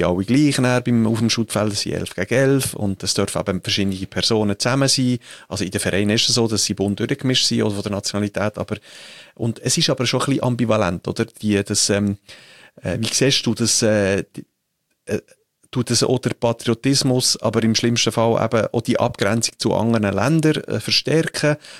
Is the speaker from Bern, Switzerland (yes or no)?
yes; Bern, Switzerland; also born or lived in Italy; ich bin in Bern geboren, aber er hat zuerst wirklich nur die italienische Schule gemacht, meine Eltern sind beide aus Italien und dann sind wir auf Italien, wo ich 10 war, mit 12 zurück